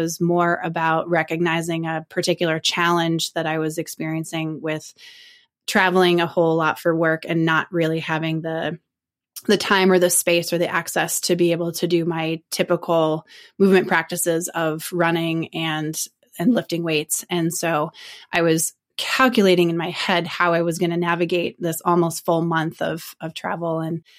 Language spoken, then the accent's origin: English; Minnesota, United States; I'm from Minnesota originally, and so I grew up on a 10-acre farm with like lots of space and land outside to run around.